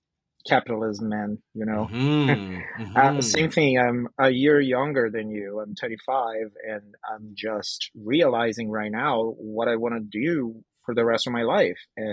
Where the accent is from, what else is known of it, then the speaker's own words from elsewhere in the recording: Brazil; now in Vancouver, Canada; I'm from Brazil, but I'm based in Vancouver, Canada.